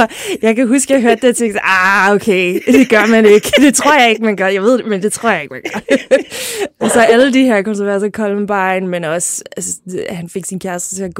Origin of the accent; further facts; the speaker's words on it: Zealand, Denmark; jeg voksede op på Lolland og var sådan lidt, følte mig lidt udenfor hele tiden